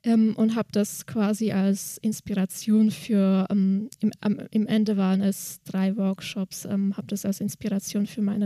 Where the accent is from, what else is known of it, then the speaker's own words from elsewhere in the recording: Slovakia; first language Slovak; German is a second language; weil in meiner Muttersprache, also ich komme aus der Slowakei, heißt Poesiealbum